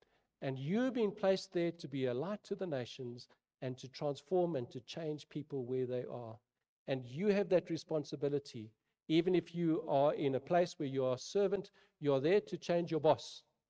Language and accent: English; Germiston, Gauteng, South Africa; I grew up in Germiston.